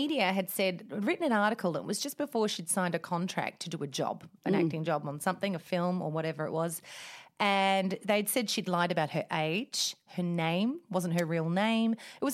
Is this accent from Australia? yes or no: yes; Australia; it's basically we're known as Aussie battlers.